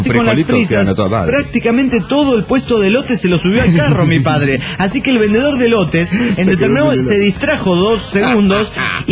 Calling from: Cuernavaca, Morelos, Mexico; de Cuernavaca, Morelos, México.

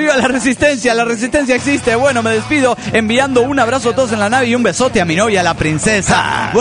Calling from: Guatemala City, Guatemala Department, Guatemala; de Guatemala, Guatemala.

